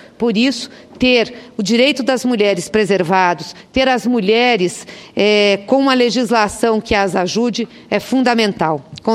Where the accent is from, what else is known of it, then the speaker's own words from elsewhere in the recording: Paraná, Brazil; E eu tive o prazer, como paranaense também